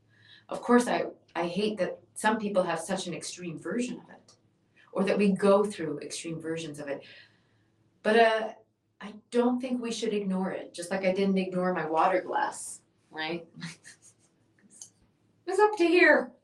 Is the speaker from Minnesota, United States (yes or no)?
yes; Sauk Rapids, Minnesota, United States; I lived next to a huge forest growing up in Sauk Rapids, Minnesota.